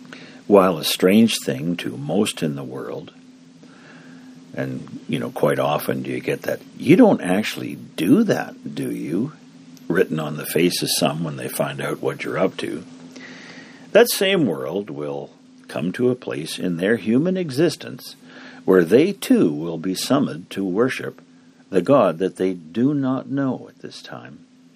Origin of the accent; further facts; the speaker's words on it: the Prairies, Canada; at least in the part of the world I grew up in here on the Canadian prairies